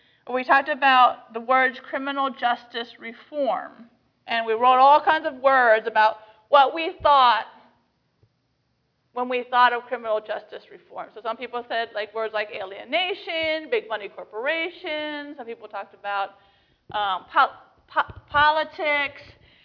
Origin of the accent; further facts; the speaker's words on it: Indonesia; And I said, well, I grew up in Indonesia, and I really like swimming in the river.